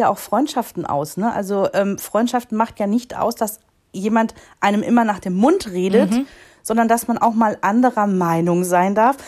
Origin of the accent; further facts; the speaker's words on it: Rhineland, Germany; im Rheinland gewesen sind, in meiner Heimat.